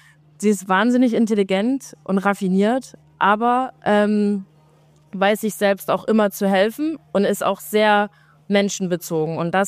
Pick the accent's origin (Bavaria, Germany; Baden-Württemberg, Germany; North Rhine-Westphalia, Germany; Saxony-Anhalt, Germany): Saxony-Anhalt, Germany; Naumburg; Ursprünglich komme ich aus Naumburg an der Saale, das ist südlich von Halle, also zwischen Halle und Leipzig.